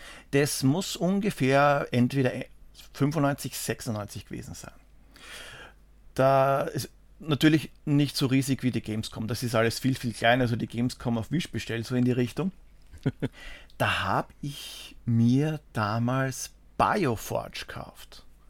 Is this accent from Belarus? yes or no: no; Austria; Bei uns in Österreich